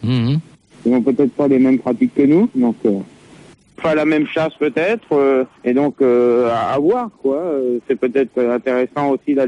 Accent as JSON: {"language": "French", "region": "Centre-Val de Loire", "country": "France", "said": "Non, je suis originaire de Ré-Loire. Dans le 28."}